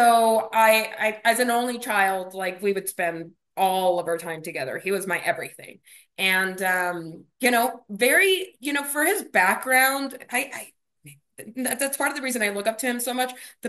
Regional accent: Miami, Florida, United States; born there; first language Spanish; English is a second language

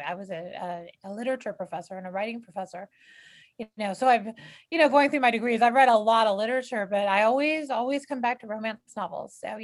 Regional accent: Texas, United States; And I don't understand why I'm from Texas, where it's hot and humid, but we believe in air conditioning.

